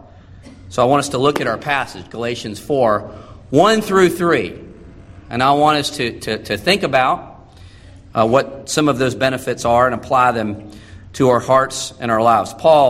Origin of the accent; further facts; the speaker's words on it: the Carolinas, United States; I'm from the Carolinas, and we never experienced a white Christmas.